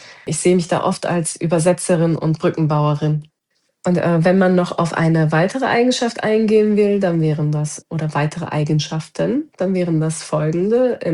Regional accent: North Rhine-Westphalia, Germany; born there; Also ich bin gebürtig aus dem Ruhrgebiet und als potsches Mädchen bin ich immer straightforward und sehr direkt.

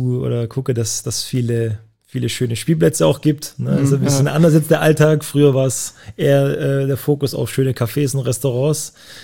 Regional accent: Winterbach, Baden-Württemberg, Germany; accent: Swabian and Czech mix; Ich würde sagen, Mischung aus Schwäbisch und Tschechisch. Bin bei meiner Mutter aufgewachsen in Winterbach.

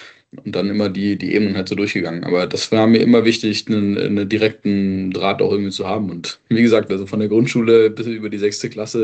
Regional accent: Waiblingen, Baden-Württemberg, Germany; Ich komme aus Waiblingen, das ist Großraum Stuttgart.

